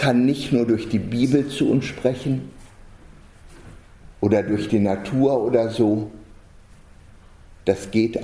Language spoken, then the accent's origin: German; North Rhine-Westphalia, Germany; Nur mein Trotz als Sauerländer reicht dafür allemal.